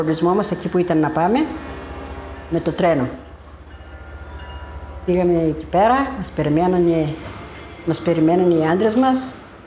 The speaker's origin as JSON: {"language": "Greek", "town": "Nea Vyssa", "region": "East Macedonia and Thrace", "country": "Greece", "tie": "born or raised there", "said": "Γεννήθηκα στη Νέα Βίσα το 1949. Φίτησα εδώ στο σχολείο στο δημοτικό."}